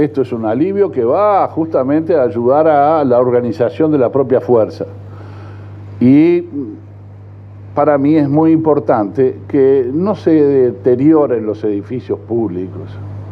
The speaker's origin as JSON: {"language": "Spanish", "country": "Uruguay", "said": "como uruguayo"}